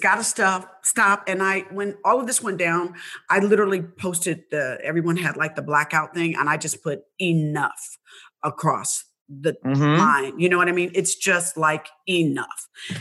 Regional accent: Indianapolis, Indiana, United States; No, I'm from Indianapolis, Indiana, right next to the Lou. But I'm Midwest.

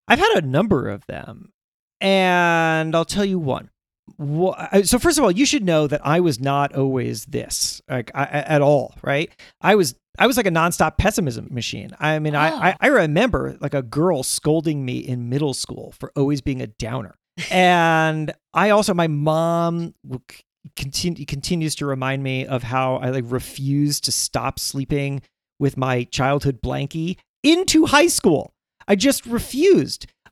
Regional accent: New York, United States; I'm a New Yorker. I'm an urban person. And I don't like all these roads where people drive instead of walk.

